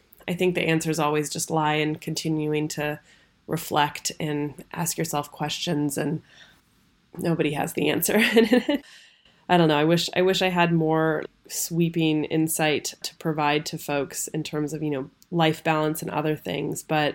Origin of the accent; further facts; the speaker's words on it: Ojai, California, United States; also born or lived in Ventura; Full disclosure, I was born in Ojai, but then when I was very young, moved to Ventura, and then moved back to Ojai, I think when I was, I don't know, a freshman in high school or something like that.